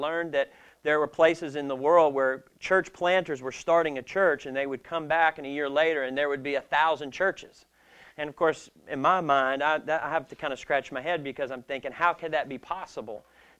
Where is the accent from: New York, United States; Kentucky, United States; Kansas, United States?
Kentucky, United States; I grew up in Kentucky here and worked for the Fellowship of Christian Athletes for 11 years.